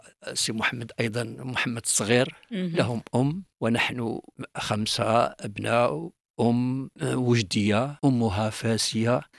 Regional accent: Berkane, Oriental, Morocco; born there; فرأيت النور في مدينة أبركان التي هي أخذت الاسم من ولي صالح بالمدينة يسمى سيدي أحمد أبركان. وأبركان بالأمازيغية تعني الأسود،

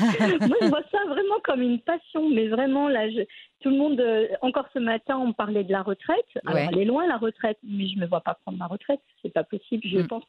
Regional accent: France; Même si on a grandi en France, on reste marocain.

